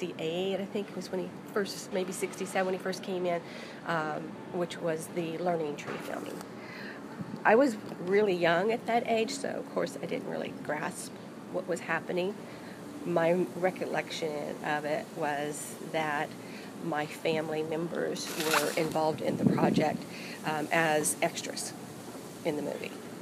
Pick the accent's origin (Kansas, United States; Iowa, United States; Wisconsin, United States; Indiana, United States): Kansas, United States; Fort Scott; born there; I was born in 1963 in Fort Scott. I am the youngest of a total of 8 children that my mother had